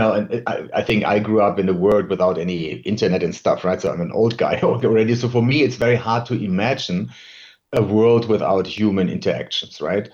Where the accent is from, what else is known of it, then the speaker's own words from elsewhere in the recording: Germany; English is a second language; I can tell you, in my home country, Germany